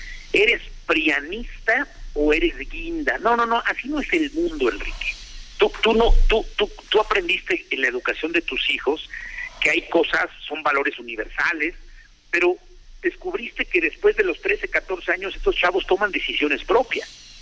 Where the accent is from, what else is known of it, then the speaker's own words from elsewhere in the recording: Mexico; porque todos somos mexicanos.